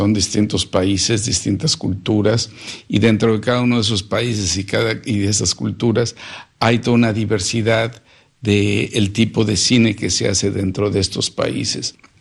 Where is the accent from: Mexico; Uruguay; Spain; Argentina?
Mexico; tiene que ver con una experiencia mía como mexicano.